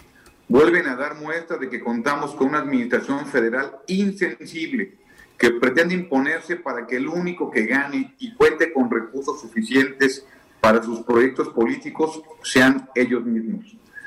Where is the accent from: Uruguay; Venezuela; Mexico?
Mexico; los verdaderamente afectados somos todos los mexicanos.